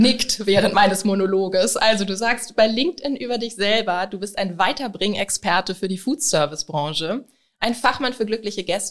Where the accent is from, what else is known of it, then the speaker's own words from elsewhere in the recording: Northern Germany, Germany; ich komme ja aus dem Norden, da sagt man moin.